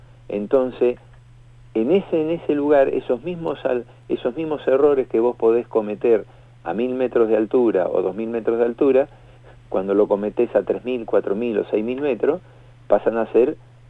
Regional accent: General Roca, Río Negro, Argentina; soy de Roca, imagínate que los conozco de prácticamente toda la vida

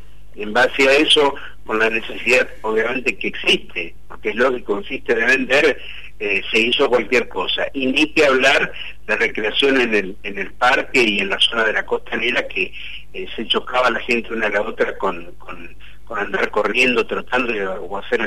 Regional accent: Crespo, Entre Ríos, Argentina; now in Paraná, Argentina; yo soy de Crespo, una de las ciudades del departamento Paraná, hace muchos años que vivo en Paraná ciudad

